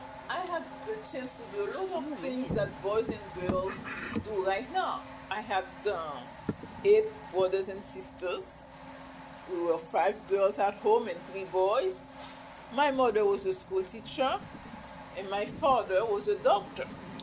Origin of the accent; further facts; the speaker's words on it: Haiti; now in Miami, United States; Well, when I was growing up in Haiti, kids didn't have toys like you have here in America.